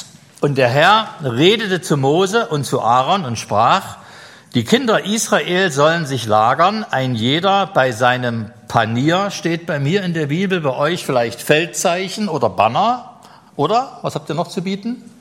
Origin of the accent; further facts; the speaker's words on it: Brandenburg, Germany; Ich komme aus der Uckermark. Bis zur nächsten mir bekannten christlichen Gemeinde sind es etwa 110 Kilometer.